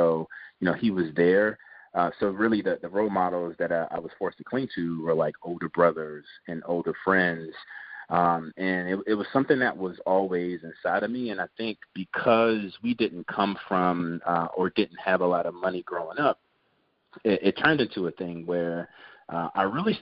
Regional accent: Seat Pleasant, Maryland, United States; So humble beginnings. I'm from Sea Pleasant, Maryland, which is right outside of Washington, D.C., literally, you know, five minutes and walk into the D.C. line.

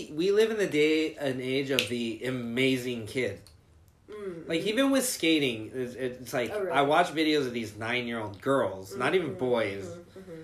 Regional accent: Colorado, United States; I'm from Colorado, originally, and my dad was a restaurant mogul.

